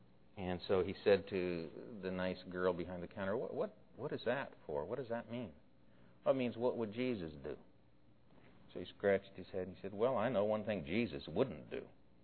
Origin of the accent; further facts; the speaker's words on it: Portland, Oregon, United States; The church I grew up in Portland, Oregon, in some senses, I kind of liked it.